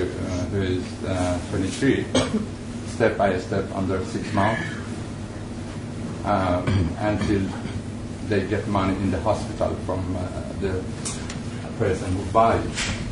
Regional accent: Sweden; also born or lived in Iran; I'm from Sweden and Iran.

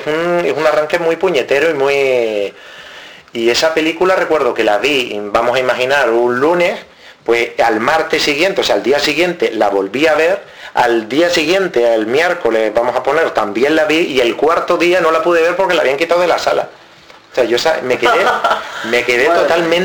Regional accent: Las Palmas, Canary Islands, Spain; yo soy de Gran Canaria, de Las Palmas.

